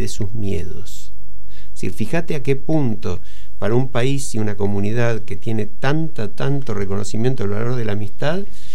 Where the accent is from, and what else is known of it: Argentina